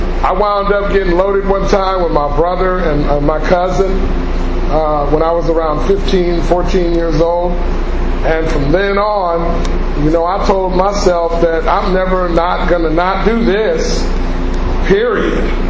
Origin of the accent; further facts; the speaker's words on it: Los Angeles, California, United States; I grew up in Watts. I'm from the Jordan Downs Housing Project. Watts is not very close to this community at all.